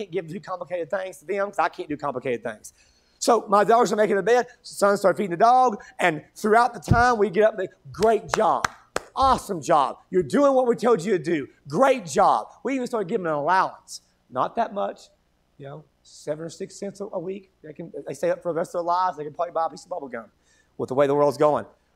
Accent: Tennessee, United States; I'm from East Tennessee, so I got to keep looking at this paper

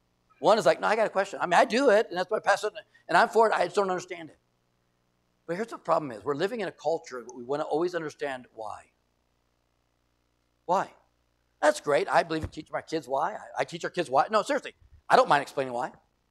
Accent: San Diego, California, United States; I grew up in San Diego, California, and used to play racquetball.

